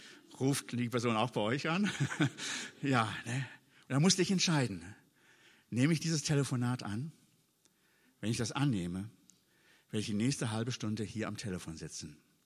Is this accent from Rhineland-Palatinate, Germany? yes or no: yes; Rhineland-Palatinate, Germany; Bei uns im Westerwald an der Bundesstraße 8